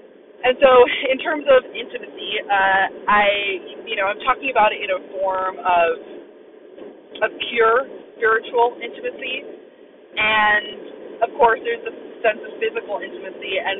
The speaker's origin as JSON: {"language": "English", "town": "Modesto", "region": "California", "country": "United States", "tie": "born or raised there", "said": "because I moved back home to my hometown, and I lost my job, and I had to leave LA and move back into Modesto with my mom."}